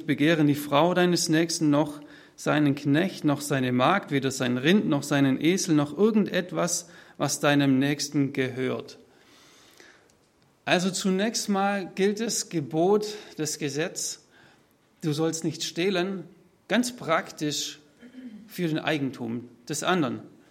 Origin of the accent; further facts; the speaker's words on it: Baden-Württemberg, Germany; accent: Swabian; Jetzt bin ich Schwabe. Ihr wisst, dass ich da manchmal einen schwäbischen Begriff mit reinbringe.